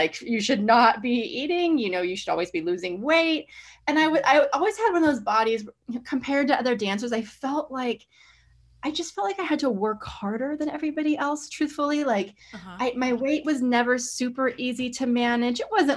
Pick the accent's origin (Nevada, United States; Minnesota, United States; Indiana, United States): Nevada, United States; Reno; now in New York City, United States; I'm from Reno, Nevada, of all places, and I live in New York City now, but I came here to dance with New York City Ballet. So I was just like a little girl in a small town who really wanted to go to the big city and become a ballerina.